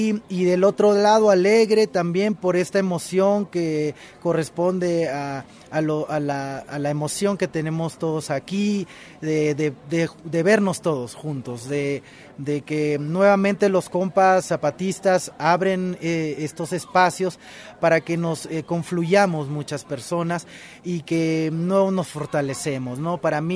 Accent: Lima, Peru; soy originario de Lima, Perú. Estoy aquí en Chiapas, en el CIDESI

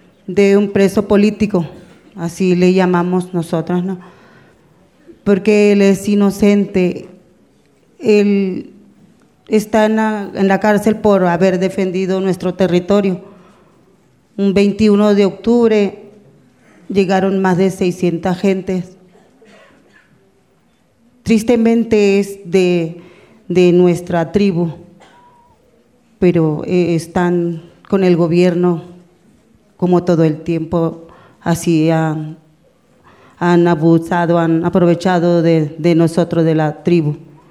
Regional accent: Sonora, Mexico; no nomás en mi pueblo, tribu, sino que todos los indígenas de Sonora.

